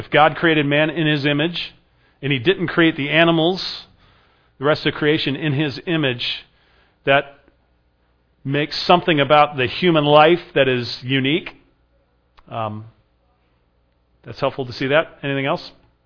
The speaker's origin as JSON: {"language": "English", "region": "California", "country": "United States", "tie": "born or raised there", "said": "I grew up in California"}